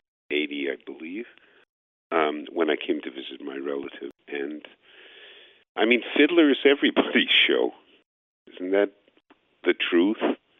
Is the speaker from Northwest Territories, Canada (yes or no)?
no; Montreal, Quebec, Canada; But I grew up in Montreal